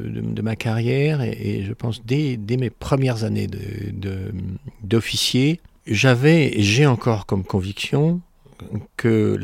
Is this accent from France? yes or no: no; Algeria; born there; Moi, je suis né en Algérie. Mon père était à ce moment-là officier parachutiste.